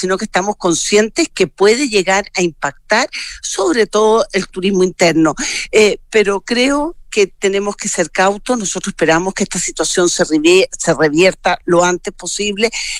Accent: Chile; como ciudadanos chilenos

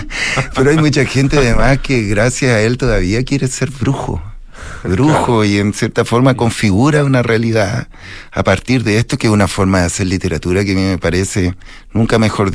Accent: Vicuña, Coquimbo, Chile; efectivamente yo soy de Vicuña, de padres nacidos allá, hijos a su vez de padres nacidos allá

